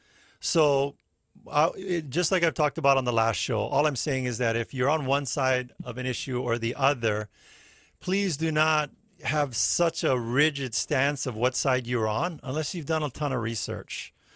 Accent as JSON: {"language": "English", "region": "Hawaii", "country": "United States", "said": "So if you didn't already know, I am Hawaiian."}